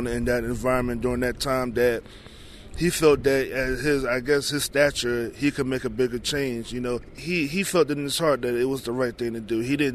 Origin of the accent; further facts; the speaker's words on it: Virginia, United States; now in Greensboro, United States; I'm originally from Virginia, but now I'm relocated to Greensboro, North Carolina.